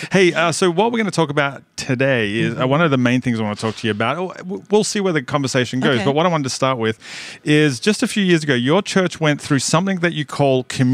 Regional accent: Australia; I'm Australian.

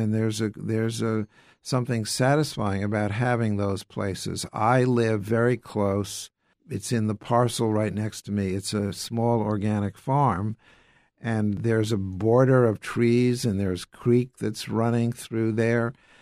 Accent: Long Island, New York, United States; I grew up in Gatsby country. I grew up on Long Island when I was a boy.

